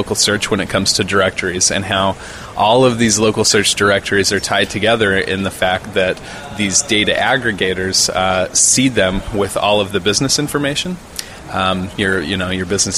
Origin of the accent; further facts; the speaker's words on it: Burley, Idaho, United States; these experiences that I've had growing up in Burley, Idaho